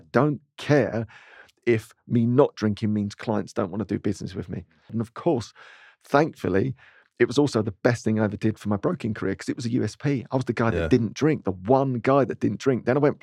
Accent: Dagenham, London, United Kingdom; also born or lived in Romford; So we moved from Dagenham out to, we got all posh on ourselves and went to Romford.

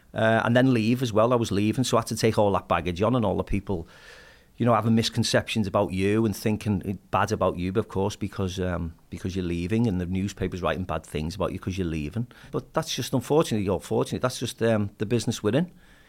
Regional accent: Kirkdale, North West England, United Kingdom; people couldn't believe I was from Kirkdale and I'd moved out like him.

